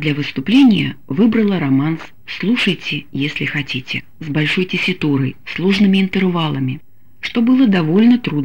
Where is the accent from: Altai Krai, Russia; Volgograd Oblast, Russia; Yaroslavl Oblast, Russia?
Yaroslavl Oblast, Russia; Rybinsk; В моем родном городе Рыбинске я пела с … которым руководил мой отец.